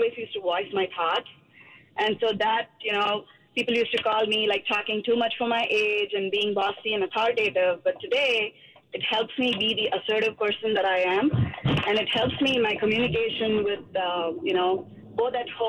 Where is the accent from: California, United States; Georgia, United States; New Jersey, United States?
Georgia, United States; Atlanta; from Atlanta